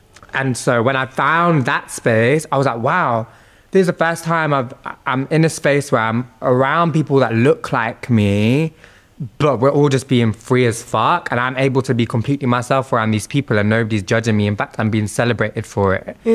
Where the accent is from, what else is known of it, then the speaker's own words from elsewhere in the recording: United Kingdom; not necessarily just my culture as a Sikh Punjabi, but also like as a British person, as someone whose parents were very working class, you know?